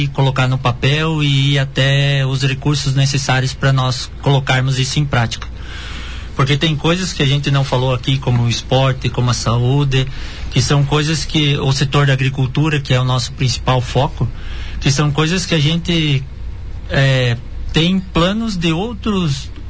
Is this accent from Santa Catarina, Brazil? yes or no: yes; Marema, Santa Catarina, Brazil; Eu sou de Marema.